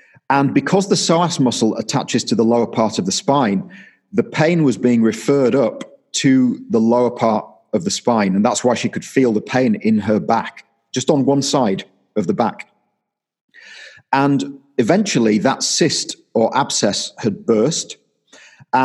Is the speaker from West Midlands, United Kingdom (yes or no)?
no; Yorkshire and the Humber, United Kingdom; because I'm from Yorkshire and the family's from Yorkshire